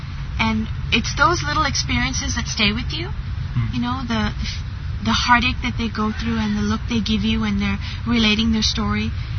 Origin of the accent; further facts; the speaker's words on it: Sri Lanka; now in United States; I've lived in the U.S. on and off about 15 years. So I was born and raised in Sri Lanka for the most part, but I've lived here for about that long.